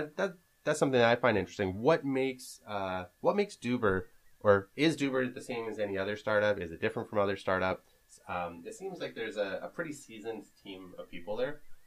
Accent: North Vancouver, British Columbia, Canada; For me, growing up in North Van, I think the reason I say growing up in North Van is because in North Van, it was really like a smaller community sort of feel.

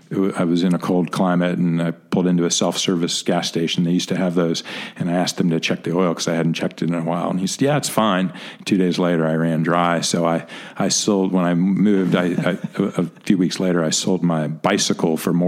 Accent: Pittsburgh, Pennsylvania, United States; I grew up in Pittsburgh. We kind of lived in an area that was a little bit like the Buckhead of Pittsburgh

